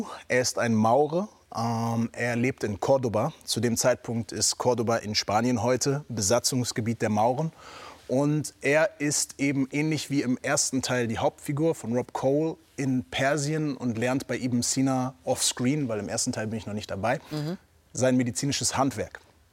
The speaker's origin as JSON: {"language": "German", "region": "Bremen", "country": "Germany", "said": "Als Bremer Junge"}